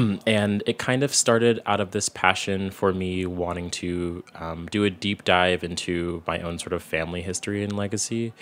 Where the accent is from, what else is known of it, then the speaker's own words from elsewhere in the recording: Virginia, United States; My hometown is in Virginia. Both parents being of Jamaican descent, or actually from Jamaica, I should say. I'm from Jamaican descent.